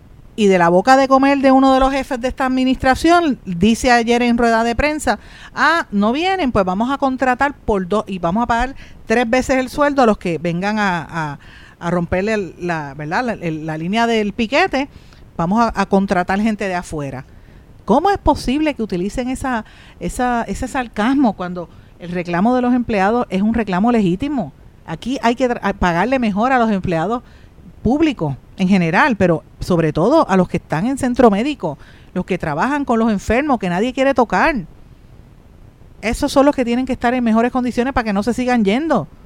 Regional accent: Guaynabo, Puerto Rico; el municipio de Guaynabo, que es donde yo soy guaynabeña

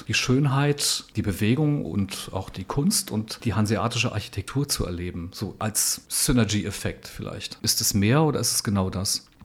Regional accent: Berlin, Germany; now in Hamburg, Germany; als Berliner habe ich meine Spots hier in Hamburg, natürlich am Hafen

